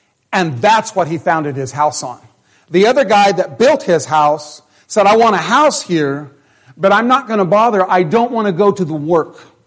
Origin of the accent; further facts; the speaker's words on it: Carlsbad, New Mexico, United States; I was born in Carlsbad, New Mexico, and lived the first few years of my life in Carlsbad. And Carlsbad, desert, desert, desert, dry, dry, dry, just like this.